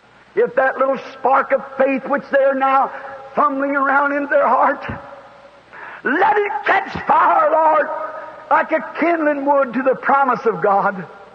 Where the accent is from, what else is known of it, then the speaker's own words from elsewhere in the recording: Southern United States, United States; I had no education, and I'm a Southerner, and I mess my words all up